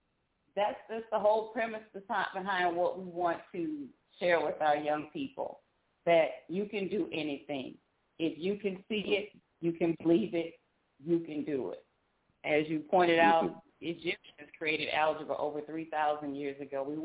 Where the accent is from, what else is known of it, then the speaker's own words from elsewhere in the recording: Baton Rouge, Louisiana, United States; I am proud to say I'm from South Baton Rouge, Louisiana.